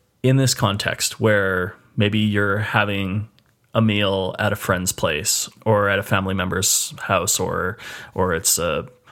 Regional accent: Edmonton, Alberta, Canada; We're two chefs from Edmonton, Alberta, Canada.

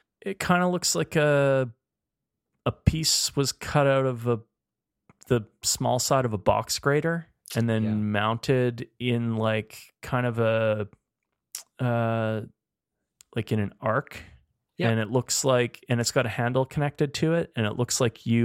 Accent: Edmonton, Alberta, Canada; We're two chefs from Edmonton, Alberta, Canada.

